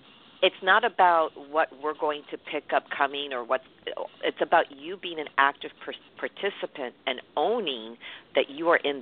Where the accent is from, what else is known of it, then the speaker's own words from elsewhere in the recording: New York City, New York, United States; I'm a girl from New York City.